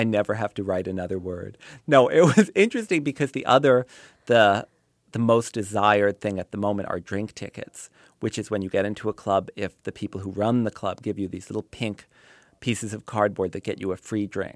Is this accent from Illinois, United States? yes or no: no; Piscataway, New Jersey, United States; I'm always proud that I'm from Piscataway because I had a very nice time there